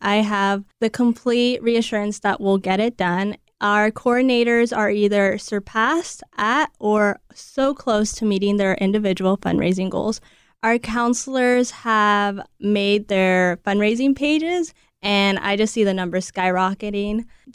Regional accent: Los Alamos, California, United States; now in Fresno, United States; So I am not from the Central Valley. I'm actually from the Central Coast, okay, a small town in the middle of the Santa Barbara County called Los Alamos. I moved up here to study speech language pathology

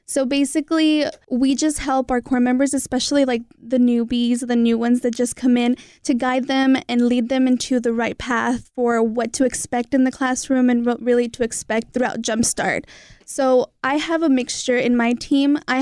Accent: Parlier, California, United States; I grew up in Parlier, California, way out there in the country, the home of the Panthers.

